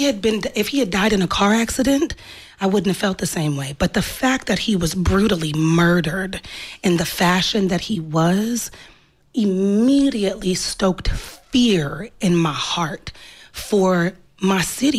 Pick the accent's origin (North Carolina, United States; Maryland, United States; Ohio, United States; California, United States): California, United States; Compton; So growing up in Compton, if you grow up in the LA area, just being from Compton doesn't mean that you don't move around the city.